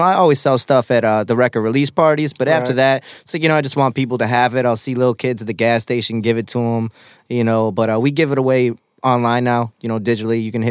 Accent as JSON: {"language": "English", "town": "Detroit", "region": "Michigan", "country": "United States", "tie": "born or raised there", "said": "born and raised in South Detroit. I get a lot of slack because people are like, you're not from Southwest. I'm still bigging up my city, you know, regardless."}